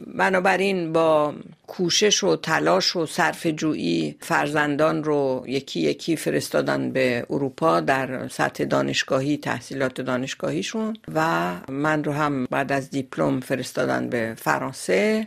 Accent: Tehran, Tehran Province, Iran; born there; من در تهران به دنیا آمدم، در یک خانواده از نظر مالی متوسط،

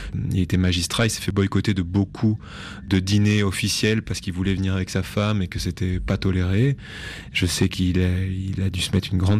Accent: Belgium; en tant que belge, on va dire 100% occidental

